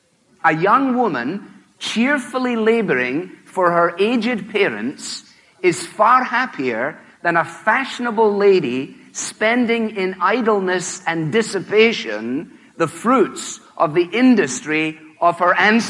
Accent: Glasgow, Scotland, United Kingdom; I grew up in Glasgow, which is a big city, the second city of the British Empire at that time, and took vacations way up in the north of Scotland.

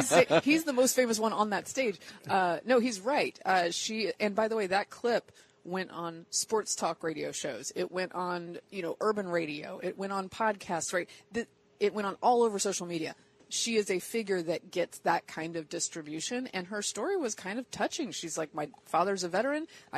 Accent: North Carolina, United States; I like the way she talks because I'm from North Carolina.

